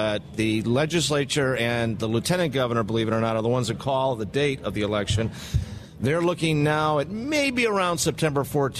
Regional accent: Chicago, Illinois, United States; Chicago, south side of Chicago.

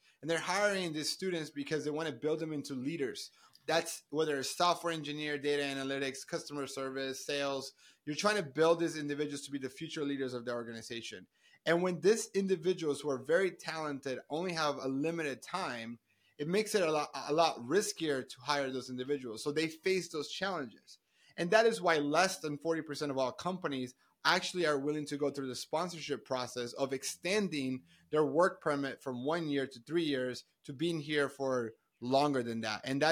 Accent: Colombia; now in United States; I am an immigrant from Colombia, moved to the United States.

